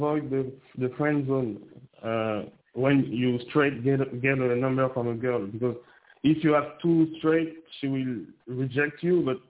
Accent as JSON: {"language": "English", "country": "Côte d’Ivoire", "second_language": "English", "lives_now": "Canada", "said": "I'm from Ivory Coast. I speak French, yeah."}